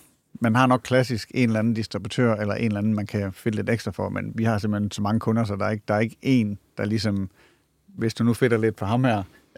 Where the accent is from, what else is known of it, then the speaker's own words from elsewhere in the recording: Aalborg, North Denmark Region, Denmark; og jeg kommer fra Aalborg, så det er også, så vi angriber tingene meget pragmatisk